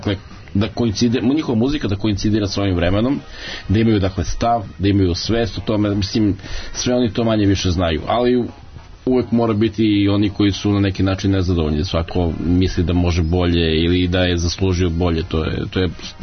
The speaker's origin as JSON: {"language": "Serbian", "country": "Serbia", "said": "kod nas u Srbiji"}